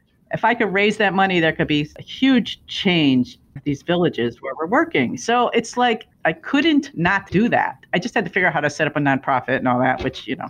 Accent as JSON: {"language": "English", "town": "Chicago", "region": "Illinois", "country": "United States", "tie": "born or raised there", "said": "I grew up in the Chicago area. I never left the country before in my entire life."}